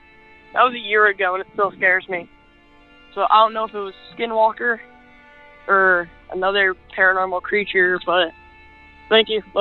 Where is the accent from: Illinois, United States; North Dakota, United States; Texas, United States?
Texas, United States; San Antonio; I'm 14 from San Antonio, Texas.